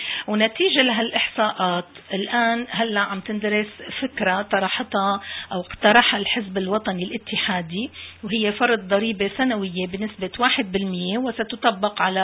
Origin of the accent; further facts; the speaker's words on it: Damascus, Damascus Governorate, Syria; طبعا أنا أصلي حمصي أكيد وخلقت بالشام وربيت بالشام